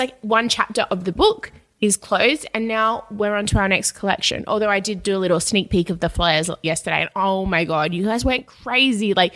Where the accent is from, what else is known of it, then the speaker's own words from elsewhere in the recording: Perth, Western Australia, Australia; now in Sydney, Australia; It's crazy that we came over from Perth, had no connections, didn't know anyone in Sydney, and now we're able to do this.